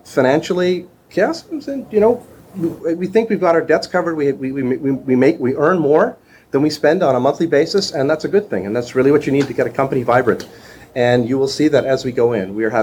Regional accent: Canada; I mean, I grew up in Canada, and the shipping even from the U.S. is horrible.

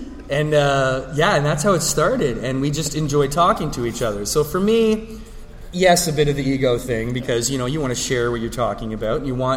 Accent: Canada; They're American, they like to get drunk and talk about comics. I'm Canadian

